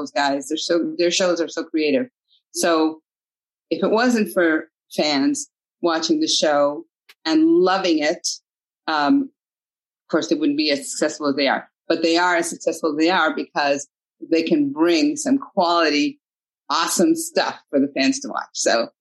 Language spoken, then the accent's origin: English; United States; I'm from the United States.